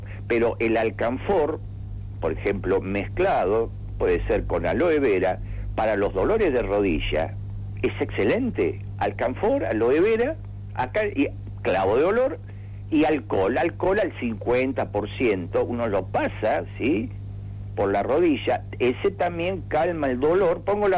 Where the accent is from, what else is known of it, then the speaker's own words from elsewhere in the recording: Argentina; pues soy argentino, muy simple.